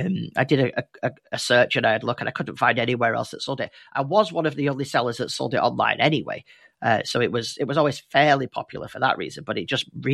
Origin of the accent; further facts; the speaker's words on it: England, United Kingdom; accent: northern; just in case you can't tell what I'm saying because of my super northern accent.